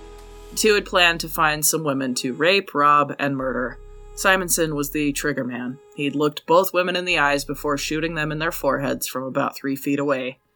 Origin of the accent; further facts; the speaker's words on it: Utah, United States; accent: Utah; my Utah accent is too thick and I don't want to teach him incorrectly.